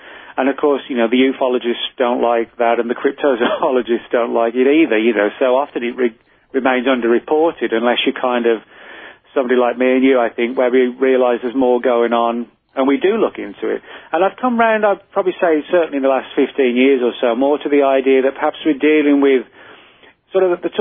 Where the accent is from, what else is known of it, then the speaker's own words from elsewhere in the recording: England, United Kingdom; When I was a kid, growing up in England